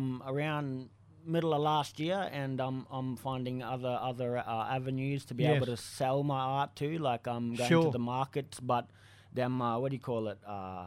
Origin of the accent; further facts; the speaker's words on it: Gordonvale, Queensland, Australia; Yarrindjeri people raised me. I grew up in Gordonvale, been here 29 years.